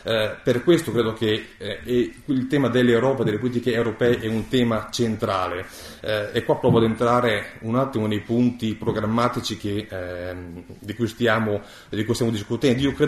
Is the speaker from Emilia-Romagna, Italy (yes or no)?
yes; Emilia-Romagna, Italy; Io vengo appunto dalla Bassa Emilia, dal territorio colpito dal terremoto